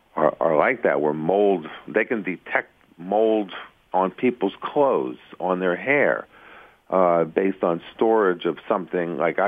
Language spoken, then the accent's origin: English; New York, United States; growing up in New York, we would always keep our bicycles down in the cellar in our apartment.